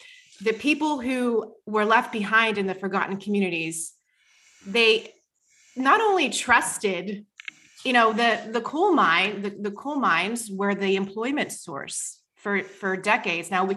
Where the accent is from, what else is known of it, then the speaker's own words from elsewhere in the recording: Clairton, Pennsylvania, United States; You know, when I think about water, you know, I grew up in Clareton, right? Clareton Cook Works. Well, Jefferson Hill.